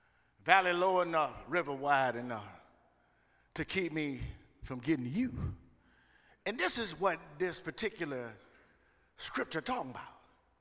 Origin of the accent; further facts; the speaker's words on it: Louisiana, United States; I'm from Louisiana, so I got a little country in me.